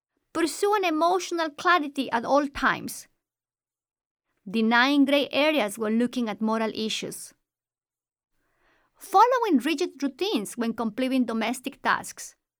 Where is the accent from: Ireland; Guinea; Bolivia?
Bolivia; moved away as an adult; now in United States; After living almost all my life in Bolivia, in 2001, I moved to the States and completed a doctoral degree in clinical psychology.